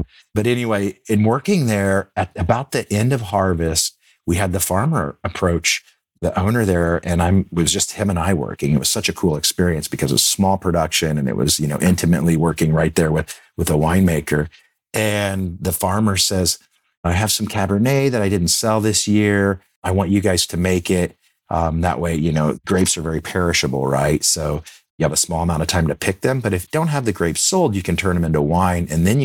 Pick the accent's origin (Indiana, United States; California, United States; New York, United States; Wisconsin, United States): Indiana, United States; Kokomo; Certainly, you know, born and raised in Kokomo, Indiana, of course.